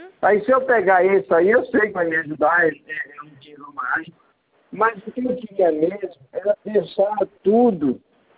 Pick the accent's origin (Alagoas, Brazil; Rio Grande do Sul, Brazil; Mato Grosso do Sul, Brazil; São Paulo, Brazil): Alagoas, Brazil; Maragogi; Eu sou natural de Maragogi, eu sou de Alagoas.